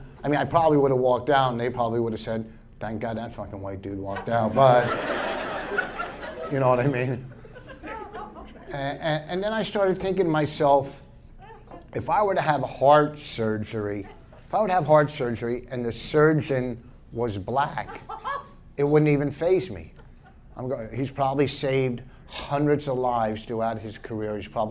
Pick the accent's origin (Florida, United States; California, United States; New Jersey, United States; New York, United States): New Jersey, United States; I'm from Jersey, and I was in Portland a couple weeks ago.